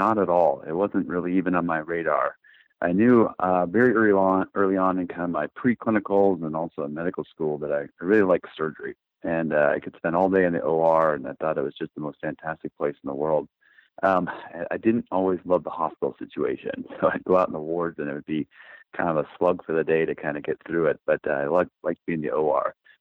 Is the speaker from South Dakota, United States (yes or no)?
yes; South Dakota, United States; I grew up in South Dakota. So there's not even very many people there, let alone ophthalmologists there.